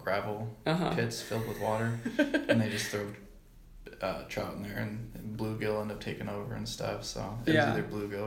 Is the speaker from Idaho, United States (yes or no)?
yes; Idaho, United States; I was born and raised in Idaho. We grew up in like a poor family, so we spent a lot of time out fishing and hunting